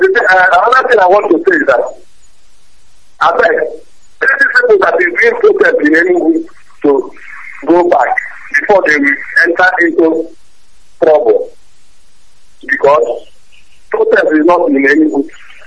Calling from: Enugu, Enugu State, Nigeria; I'm calling from any good, but we are not joining the protest because we have left them.

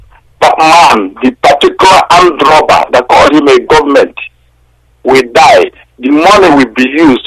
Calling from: London, United Kingdom; I'm calling from London.

